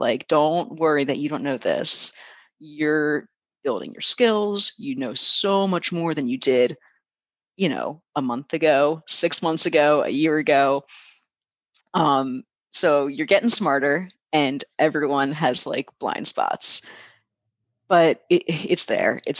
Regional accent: Delaware, United States; I said I was from Delaware. It's a really big part of my identity.

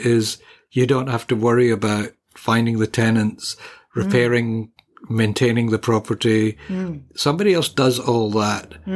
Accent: United Kingdom; now in Australia; growing up in Britain

